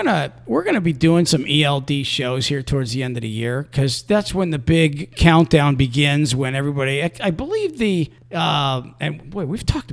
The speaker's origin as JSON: {"language": "English", "country": "United States", "said": "But like as an American, right, you can't hire a truck driver from another country"}